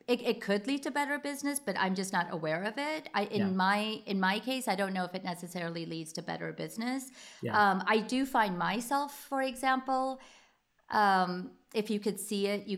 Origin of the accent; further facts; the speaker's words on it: United States; And I'm just like, yes, I'm Indian American and this is who I am.